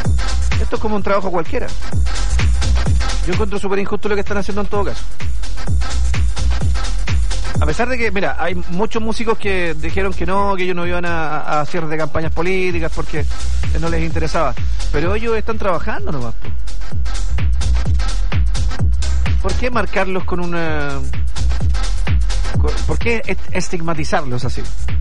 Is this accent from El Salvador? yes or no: no; Chile; ¿Por qué somos así los chilenos?